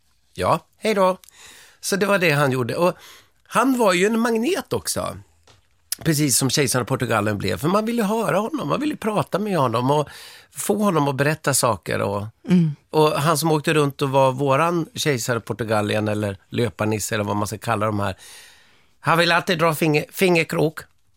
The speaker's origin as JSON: {"language": "Swedish", "town": "Umeå", "region": "Västerbotten County", "country": "Sweden", "tie": "born or raised there", "said": "Att vi hade på det kvarteret jag växte upp i Umeå"}